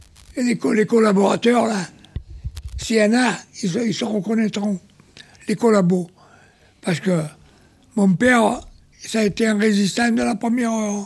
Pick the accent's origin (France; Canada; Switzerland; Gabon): France; Sorgues, Provence-Alpes-Côte d'Azur; Non, je suis de Sorgue dans la Vaucluse.